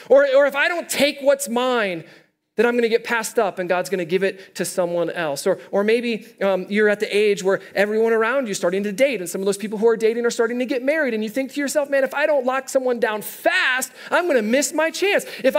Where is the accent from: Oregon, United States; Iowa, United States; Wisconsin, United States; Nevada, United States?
Iowa, United States; also born or lived in Kansas City; I'm from the Midwest, and in the Midwest, originally from Iowa, we moved out here from Kansas City.